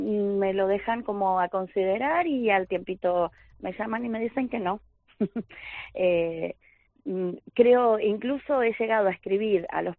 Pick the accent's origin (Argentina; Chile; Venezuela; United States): Argentina; cuando la gente se entera de que es alguien que viene de afuera a vivir a la isla, y por supuesto escuchan mi acento, como escucharás que soy argentina